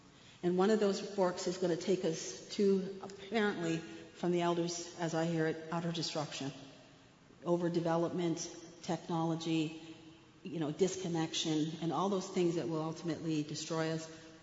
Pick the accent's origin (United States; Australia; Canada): Canada; Toronto, Ontario; I grew up in Toronto. And as I was growing up in Toronto, I have to tell you, it wasn't pleasant going to school all the time